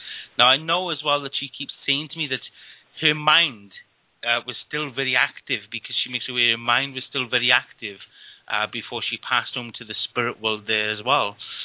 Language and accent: English; Wales, United Kingdom; I'm Welsh